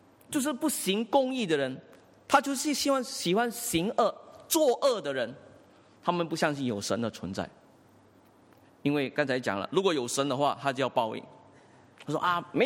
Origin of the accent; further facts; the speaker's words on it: Guangdong, China; accent: Cantonese; 好像我们广东话好像马骝啊